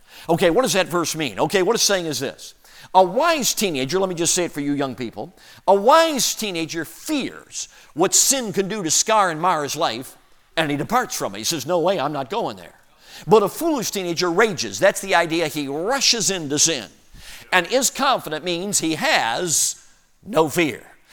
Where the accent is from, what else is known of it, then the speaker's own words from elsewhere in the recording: Chicago, Illinois, United States; So I grew up in Chicago, so I'm nervous about it.